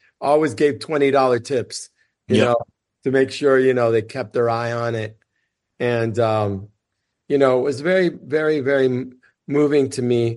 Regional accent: United States; born there; She was from Cuba. I was born in the United States, so that officially makes me a dreamer.

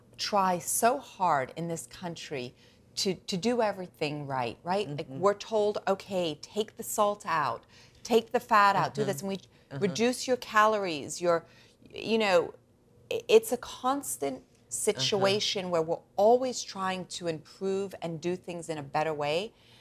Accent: England, United Kingdom; I grew up in England, and we would get milk delivered

